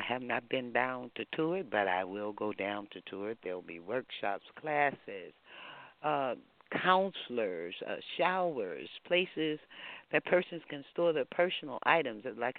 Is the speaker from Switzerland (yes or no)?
no; Texas, United States; You know, I'm a Texan, so we are blue bonnets.